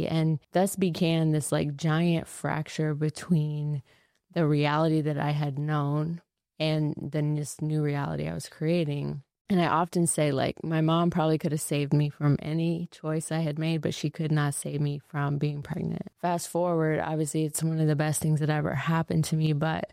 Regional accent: Florida, United States; moved away as an adult; But, basically, I grew up in Florida.

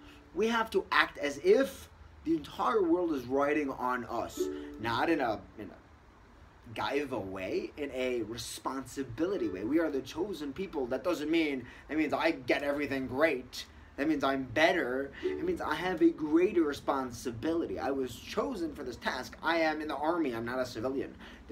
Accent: United States; Growing up in America, I never saw anything like this in my life. But coming here, I saw this Ben Astarim.

